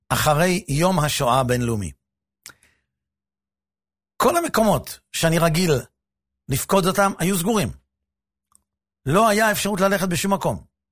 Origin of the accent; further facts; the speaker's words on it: Netanya, Central District, Israel; כשאני גדלתי בנתניה, הייתה לי הרגשה שכולם ניצלו בשואה, בתור ילד.